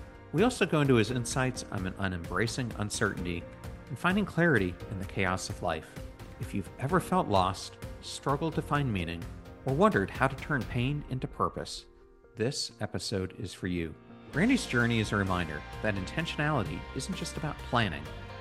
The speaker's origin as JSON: {"language": "English", "town": "York", "region": "Pennsylvania", "country": "United States", "tie": "born or raised there", "said": "I grew up in Pennsylvania, just across the Mason-Dixon line in York, PA, and you grew up in Richmond, Virginia."}